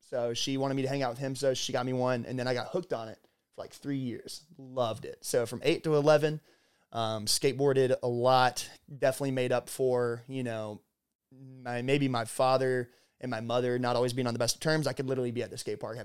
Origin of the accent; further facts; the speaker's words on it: Georgia, United States; I grew up in Effingham County, Georgia. So it's about 45 minutes.